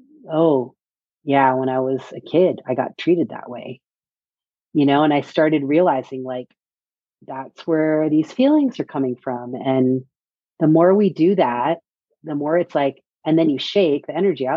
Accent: Philippines; You know, I'm Filipino. My grandmother's Filipino Hawaiian.

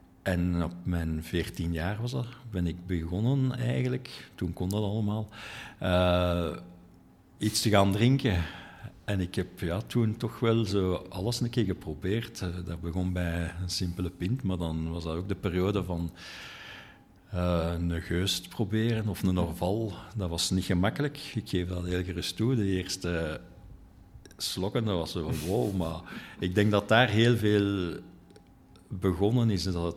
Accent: Uccle, Brussels-Capital Region, Belgium; Ik ben geboren en getogen in Ukkel, een van de 19 gemeentes van Brussel.

